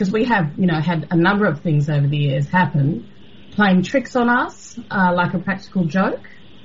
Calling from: Sydney, New South Wales, Australia; Hi, I'm calling from Sydney, Australia.

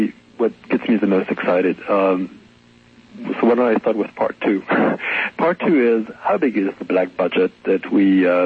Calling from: California, United States; I'm calling from the Kingdom of Light. I'm calling from California.

